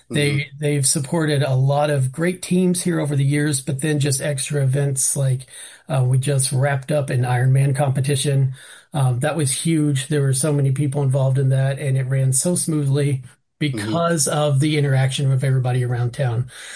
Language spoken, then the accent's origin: English; Kentucky, United States; I'm from Western Kentucky, and most of that movie was filmed in Southern Indiana, when I was in middle school.